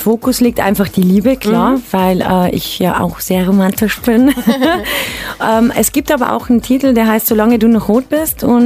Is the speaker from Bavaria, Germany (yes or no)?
yes; Bavaria, Germany; ich als Bayerin probier's mal in Hessen